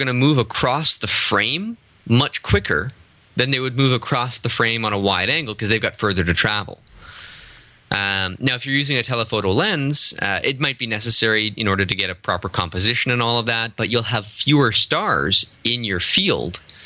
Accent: Sudbury, Ontario, Canada; This one was photographed in Sudbury, my hometown

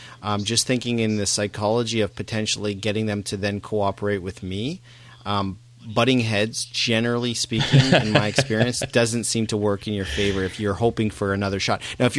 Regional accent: Toronto, Ontario, Canada; I grew up in Toronto.

